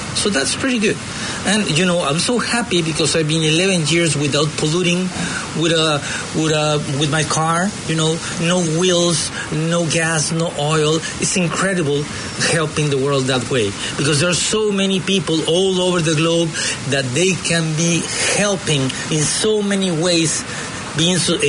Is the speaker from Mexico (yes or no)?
yes; Guadalajara, Jalisco, Mexico; English is a second language; also born or lived in Sonora; I'm from the northwest of the country. I'm from Sonora State, just across the peninsula, just across Cabo, let's say. And I grew up in Guadalajara, But my last 11 years I've been living here.